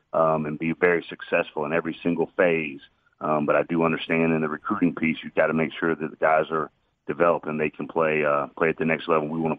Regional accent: Atlanta, Georgia, United States; She fell in love with me once she found out I was from Atlanta.

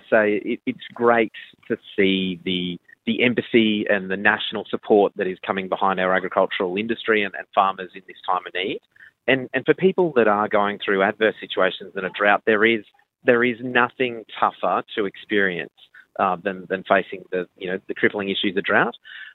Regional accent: Queensland, Australia; as a Queenslander and living in areas of Western Queensland

